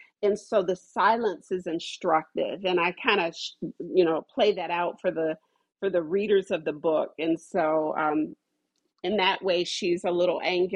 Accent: Ohio, United States; because, you know, I'm from Ohio, and a lot of the people in, you know, the Kentucky area

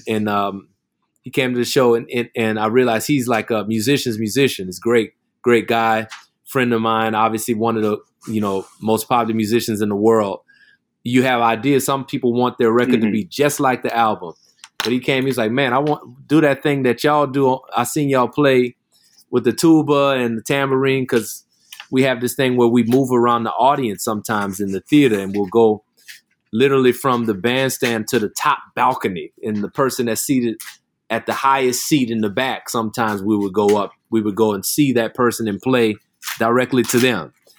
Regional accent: New Orleans, Louisiana, United States; one day she was playing a rhythm that sounded like something that we played when I grew up in New Orleans.

